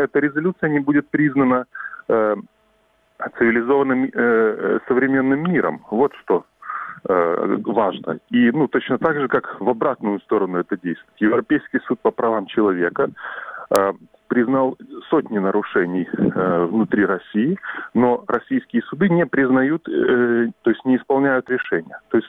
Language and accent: Russian; Sevastopol, Ukraine; я сам крымчанин, я родился в Севастополе